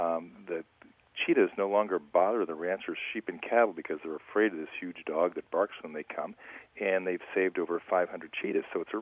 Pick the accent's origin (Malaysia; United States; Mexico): United States; New York; I was raised back east in the Hudson Valley, and there was a large piece of property behind our house